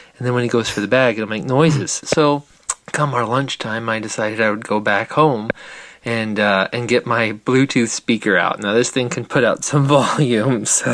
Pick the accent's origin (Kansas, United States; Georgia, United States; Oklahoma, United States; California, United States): Kansas, United States; Lenexa; I am from Lenexa, Kansas, near Kansas City.